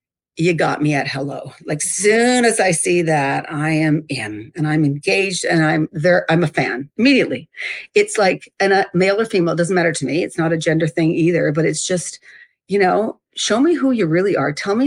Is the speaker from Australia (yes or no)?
no; Canada; I know you know that I'm Canadian.